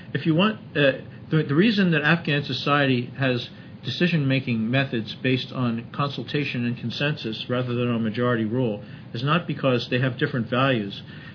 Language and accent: English; United States; Well, I just answer as an American.